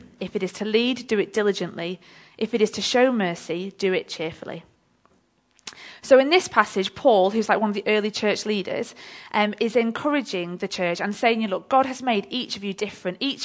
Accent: England, United Kingdom; And that just really resonated with me as a Northerner.

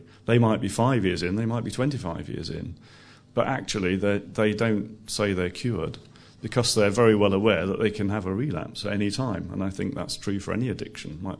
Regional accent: England, United Kingdom; I'm a Christian, but I experience peaks and troughs in my life, possibly more troughs than peaks, I don't know. I'm English.

